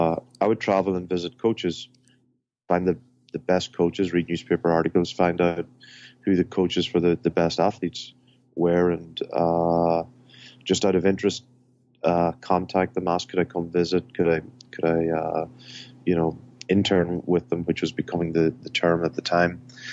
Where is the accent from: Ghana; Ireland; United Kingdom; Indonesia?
Ireland; now in Ann Arbor, United States; I'm not from Ann Arbor, not from Michigan. I grew up in Ireland